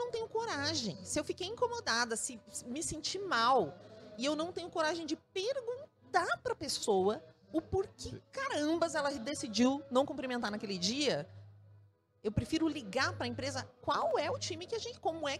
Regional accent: Pato Branco, Paraná, Brazil; Eu... sou de Pato Branco, comecei minha carreira profissional em Curitiba

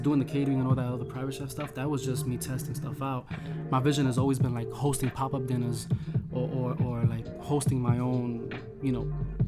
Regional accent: Bronx, New York, United States; So I'm born and raised, I'm in the South Bronx, 149th Wales Avenue. I love the fact that I'm from Wales Avenue

